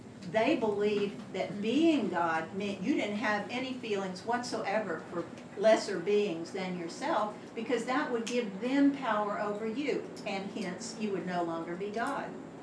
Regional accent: Texas, United States; I say Abilene, I'm from Texas. Abilene.

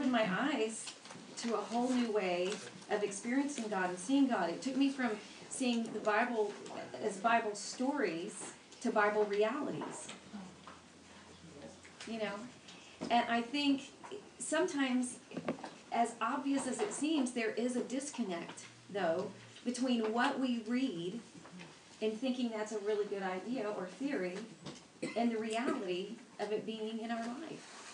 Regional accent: Texas, United States; Now, let me just say, I'm a Texan, and so that does not apply to hair or heels.

